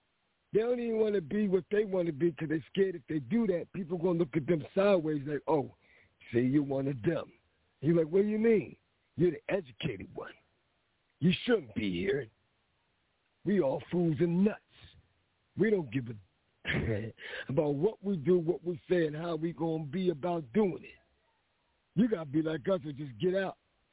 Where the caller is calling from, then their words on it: Philadelphia, Pennsylvania, United States; And if you're listening, I'm calling from Philly. I'm literally in the middle of the street right now.